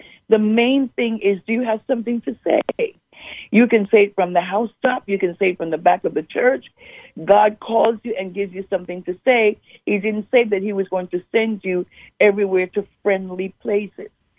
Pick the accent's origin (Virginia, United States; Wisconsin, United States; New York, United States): New York, United States; Harlem; I was raised in Harlem. Well, I went to church in Harlem